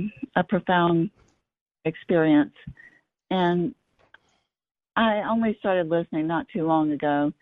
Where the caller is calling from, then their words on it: North Carolina, United States; Well, not too far from me. I'm near Chapel Hill.